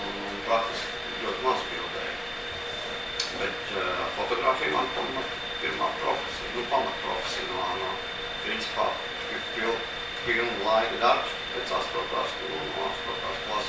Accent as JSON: {"language": "Latvian", "town": "Liepāja", "region": "Kurzeme", "country": "Latvia", "lives_now": "Riga, Latvia", "said": "es arī pats sev nemaz citādāk neuztveru, kā Liepājnieks Rīgā"}